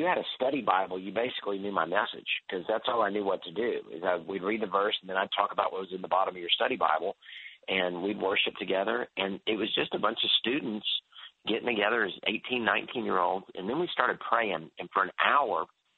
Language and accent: English; Houston, Texas, United States; We're buddies from Houston, and Senator Cruz is also Houstonian and goes to our church.